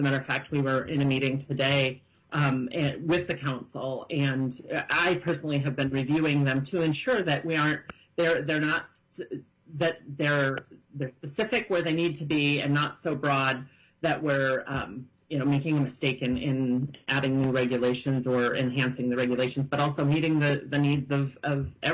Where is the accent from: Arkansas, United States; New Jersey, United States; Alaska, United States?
Alaska, United States; Fairbanks; I'm a fourth-generation Alaskan, born and raised in Fairbanks. My family relocated to Juneau in 2016 following my promotion with the Department of Corrections.